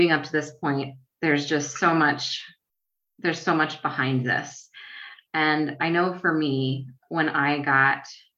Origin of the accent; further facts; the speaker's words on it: Richmond, Virginia, United States; And I'm from Richmond, Virginia. My home group is here.